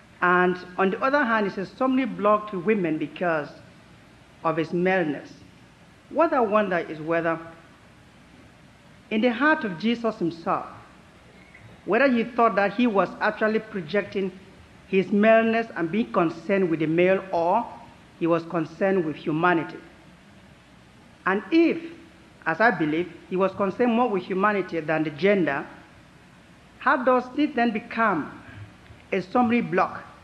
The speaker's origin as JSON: {"language": "English", "country": "Cameroon", "said": "from Cameroon in Africa, and a BU student doing graduate studies."}